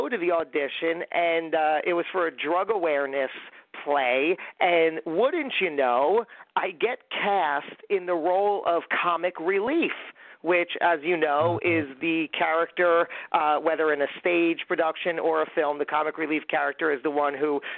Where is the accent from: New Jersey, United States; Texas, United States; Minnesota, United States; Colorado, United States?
New Jersey, United States; moved away as an adult; also born or lived in New York City; I went on to I auditioned for Montclair State Acting Program here in my home state of New Jersey, got that, and then moved a hop, skip, and a jump to New York City.